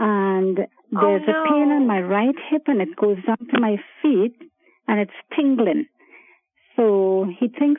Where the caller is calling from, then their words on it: Toronto, Ontario, Canada; Toronto, Canada.